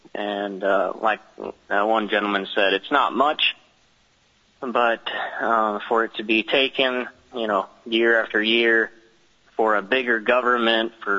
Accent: Wasilla, Alaska, United States; from Wasilla, Alaska, and I wanted to thank you all for your service.

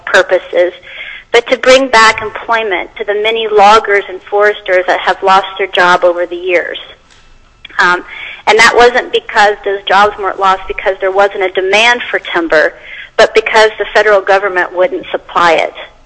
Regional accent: Willow, Alaska, United States; I'm from Willow.

